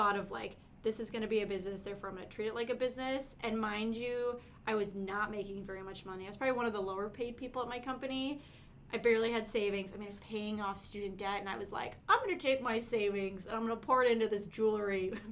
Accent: Chicago, Illinois, United States; I'm actually from Chicago originally. Come from a big Sicilian family.

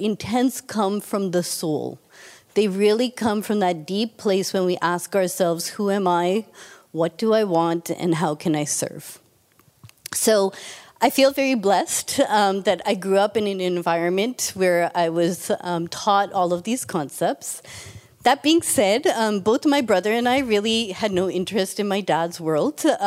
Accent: Boston, Massachusetts, United States; So kids growing up in Boston, we'd ask for tickets to the Celtics, a trip to Hawaii, a new Atari game, which shows how old we are, and new clothes.

